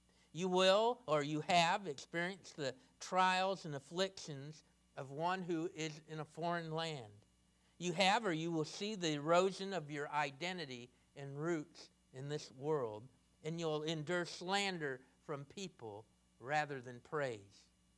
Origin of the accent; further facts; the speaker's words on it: Midwest, United States; from what I had known growing up in the Midwest.